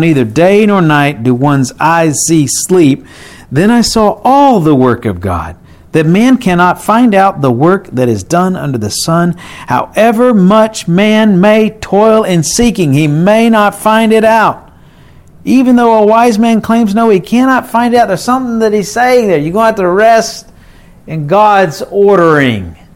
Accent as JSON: {"language": "English", "region": "Alabama", "country": "United States", "tie": "born or raised there", "said": "Believe me, I grew up in Alabama. It was a lot more pleasant in many ways in my growing up."}